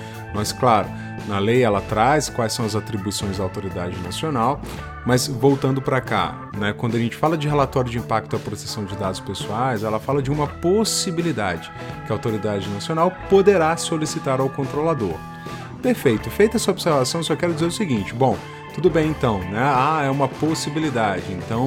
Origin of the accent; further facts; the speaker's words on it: Minas Gerais, Brazil; eu sou mineiro, né?